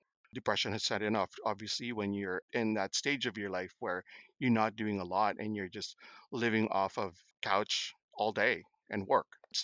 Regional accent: Philippines; Being, I don't know if I'm stereotyping here, but being Filipino, I played basketball, of course.

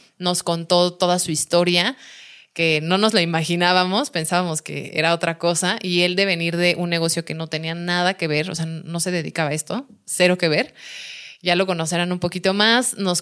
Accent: Mexico City, Mexico; Soy de Ciudad de México y así como tú, soy una vecina enamorada de Cibatá.

